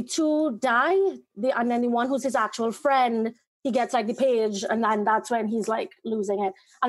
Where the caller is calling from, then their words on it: Trinidad & Tobago; Trinidad in the Caribbean.